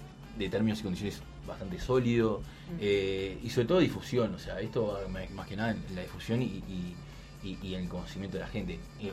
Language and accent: Spanish; Uruguay; Si bien estamos en Uruguay, somos uruguayos